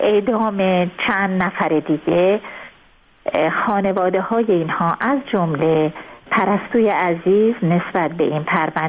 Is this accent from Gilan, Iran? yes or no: yes; Langarud, Gilan, Iran; خب ما خودمونم خب شمالی هستیم، ما نگرودی هستیم.